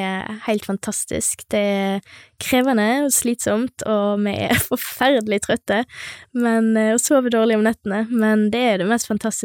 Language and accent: Norwegian; Tysnes, Vestland, Norway; Vi var både ute på Tysnes, på gården der jeg kommer fra.